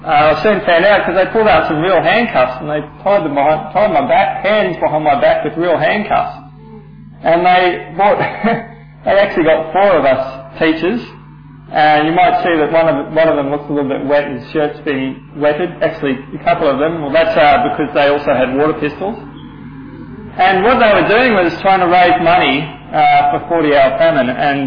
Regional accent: Brisbane, Queensland, Australia; I come from Queensland, grew up in Brisbane

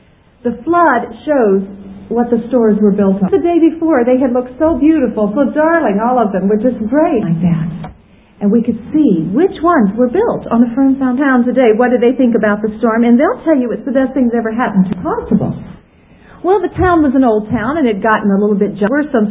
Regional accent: Colorado, United States; We come from Colorado, a state where it's snowing right now, and what an adjustment.

